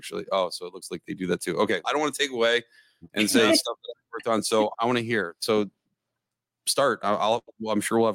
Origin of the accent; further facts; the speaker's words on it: Pennsylvania, United States; If it makes you feel any better, I'm from Pennsylvania, which isn't much better. But I was in the more bustly part.